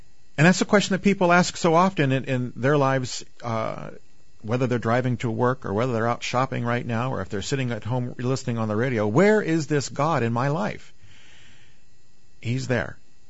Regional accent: St. Louis, Missouri, United States; Where a congregation that I grew up in here in St. Louis has lost its school, we're growing.

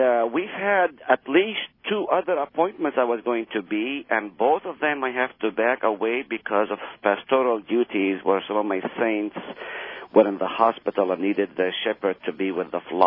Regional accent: Israel; I heard that often growing up in the Middle East, specifically in Israel.

